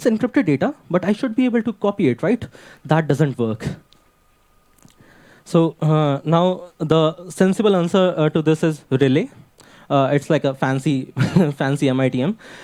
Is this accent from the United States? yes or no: no; India; English is a second language; I come from India. It's very expensive there.